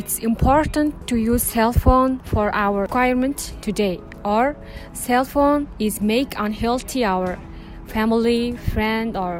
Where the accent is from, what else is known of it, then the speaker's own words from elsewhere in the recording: Mongolia; English is a second language; I am 18 and I am from Mongolia.